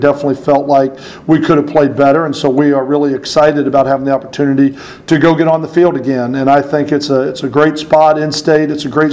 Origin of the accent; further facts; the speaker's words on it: Dallas, Texas, United States; I'm from Dallas, so I really wanted to go to Dallas.